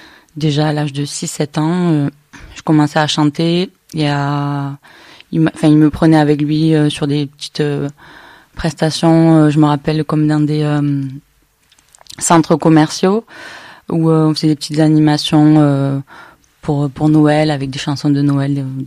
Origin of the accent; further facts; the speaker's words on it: Narbonne, Occitanie, France; je suis artiste, auteur, compositrice, interprète et je suis originaire de Narbonne. Actuellement, je suis beaucoup entre Narbonne et Montpellier.